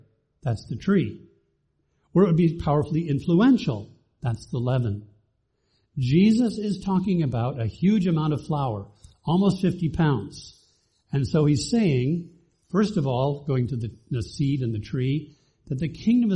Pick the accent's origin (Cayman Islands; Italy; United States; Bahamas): Bahamas; Yeah, I grew up in the Bahamas where he landed.